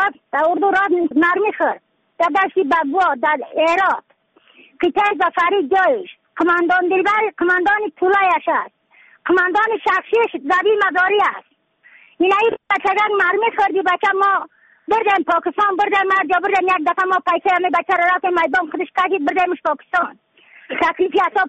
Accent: Badakhshan, Afghanistan; از بدخشان هستم، مرکز بدخشان، ولسوالی یکل پایان، خیره وینگ

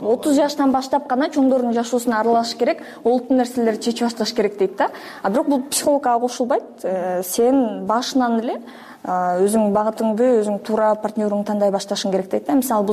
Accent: Osh, Osh Region, Kyrgyzstan; Мен негизи Оштонмун. Ал тарапта көбүнчө эле 11-чи классты бүткөндөн кийин көп эле үйлөнүп башташат.

